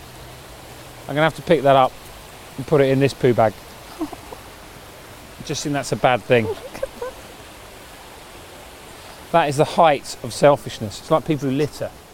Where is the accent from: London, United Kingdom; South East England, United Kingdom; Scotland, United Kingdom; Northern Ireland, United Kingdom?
South East England, United Kingdom; Crawley; Yeah, so I grew up in Crawley in West Sussex.